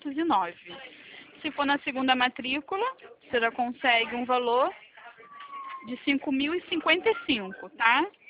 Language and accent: Portuguese; Rio de Janeiro, Brazil; Eu sou do Rio, Campo Grande.